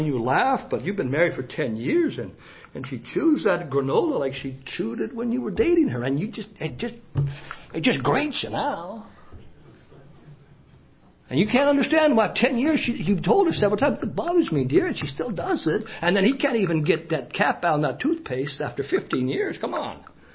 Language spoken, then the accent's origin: English; Canada; I'm a Canadian, so I've got to be careful here.